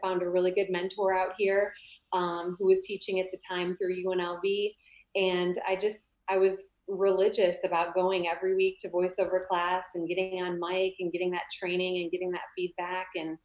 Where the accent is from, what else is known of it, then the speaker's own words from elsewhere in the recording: Montgomery, Illinois, United States; I grew up in the Chicago suburbs in a town called Montgomery, and I went to Oswego High School. So a Midwestern girl at heart that after school, I went west.